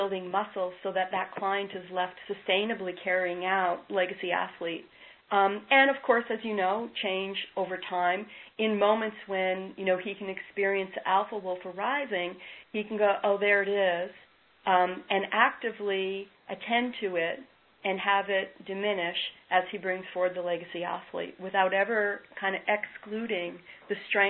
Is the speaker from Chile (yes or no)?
no; Canada; I'll use a hockey metaphor since I'm Canadian.